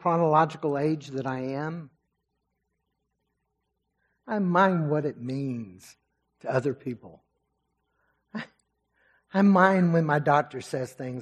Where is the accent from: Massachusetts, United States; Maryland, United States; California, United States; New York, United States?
California, United States; accent: Californian; With my little bit of Californian, actually a whole lot of California, some Texas, everything.